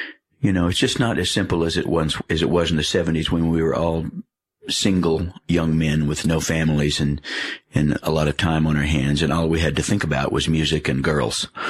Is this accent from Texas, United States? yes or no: yes; Dallas, Texas, United States; I know people in my hometown of Dallas, Texas who live that way.